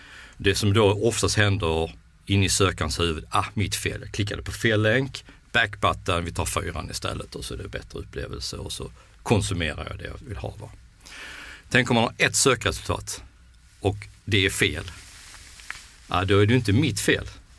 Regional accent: Skåne, Sweden; Ja, jag är skåning, så det kan inte skilja sig jättemycket, men lite skiljer sig.

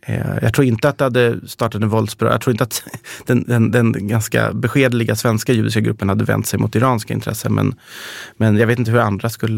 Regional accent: Stockholm, Stockholm County, Sweden; jag är uppvuxen som sagt i Stockholm och jag har ju vuxit upp liksom i det judiska Stockholm. Jag gick ju i judisk liksom förskola, skola fram tills jag gick upp nian.

